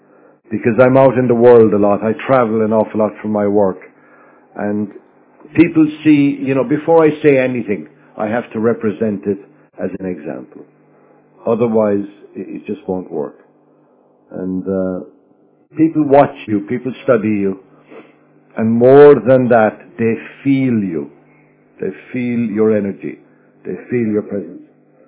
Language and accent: English; Ireland; born there; I was born in Ireland, which is next to England. And I was born into a Catholic family, very traditional Catholic family.